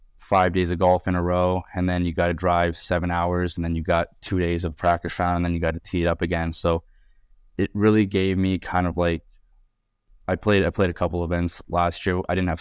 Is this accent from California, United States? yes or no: yes; Simi Valley, California, United States; Like I'll be playing in Arizona and I'll be like, yeah, I'm from Simi Valley.